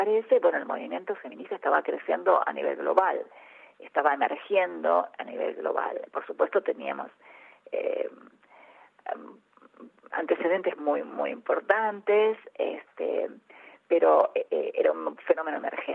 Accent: Uruguay; moved away as an adult; now in Argentina

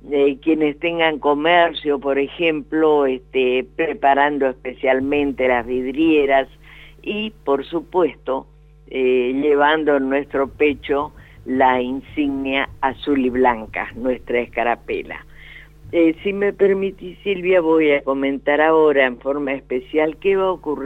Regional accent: Argentina; somos argentinos

